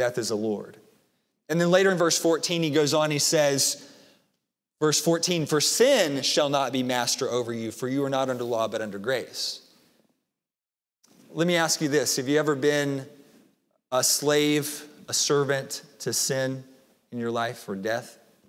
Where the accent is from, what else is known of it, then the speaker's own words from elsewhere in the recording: Arkansas, United States; I grew up, I'm from Arkansas originally, and that's where I went to college, University of Arkansas.